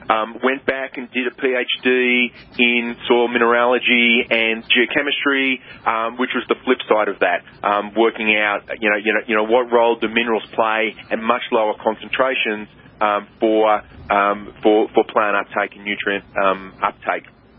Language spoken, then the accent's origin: English; Australia; moved away; as you can tell, I'm not from around here. And growing up in Australia, our soils are highly depleted, highly weathered.